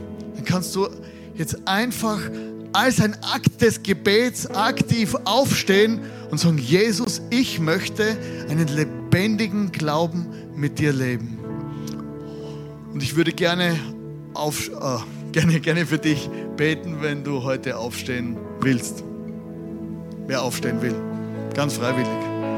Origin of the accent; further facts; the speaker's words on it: Styria, Austria; Ich komme ja aus der Südsteiermark.